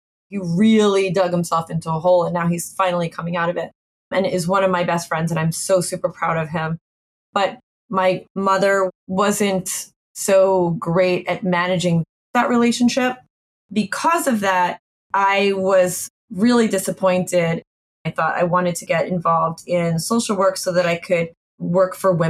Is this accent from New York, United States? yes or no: yes; New York, United States; I grew up in Rockland County, New York. My parents divorced when I was 9.